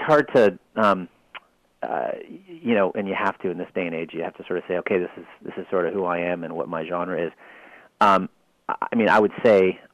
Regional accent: Toronto, Ontario, Canada; I am from Toronto.

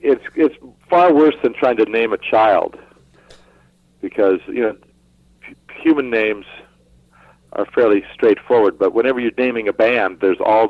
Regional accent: California, United States; born there; Originally, I was born in Northern California.

